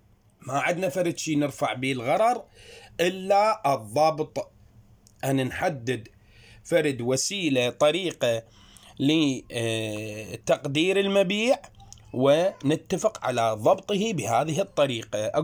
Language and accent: Arabic; Iraq